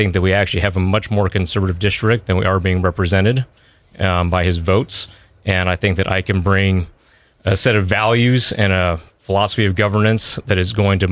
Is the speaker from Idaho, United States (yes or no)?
yes; Pocatello, Idaho, United States; Yeah, so born and raised in Pocatello, so here in Idaho. I graduated from Pocatello High School.